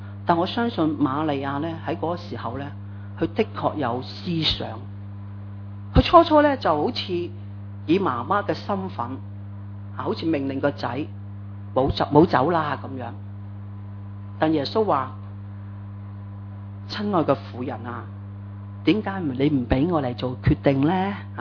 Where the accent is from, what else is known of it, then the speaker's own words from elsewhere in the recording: China; 我哋中國人㗎係咪啊